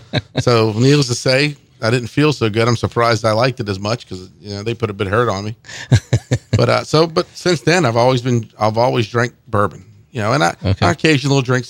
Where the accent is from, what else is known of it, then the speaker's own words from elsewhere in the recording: New Orleans, Louisiana, United States; I grew up in New Orleans.